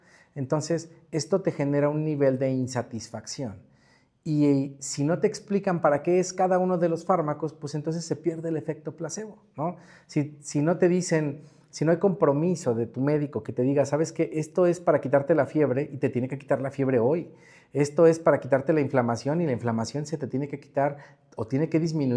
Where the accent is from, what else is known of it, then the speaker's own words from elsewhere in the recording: Mexico; nosotros como mexicanos, la verdad es que somos muy tendientes al efecto placebo porque somos una población creyente, totalmente. Entonces, somos una población de fe.